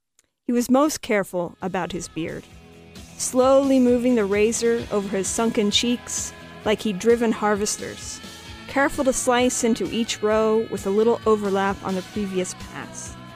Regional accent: Kansas, United States; born or raised there

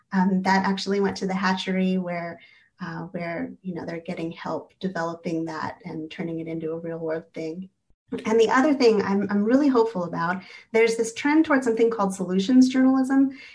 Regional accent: Camarillo, California, United States; I had lots of little internships, you know, with my hometown paper, where I covered the Ventura County Fair, lemon juice drinking contest. That was my first story that actually landed on the front page of the Camarillo Daily News.

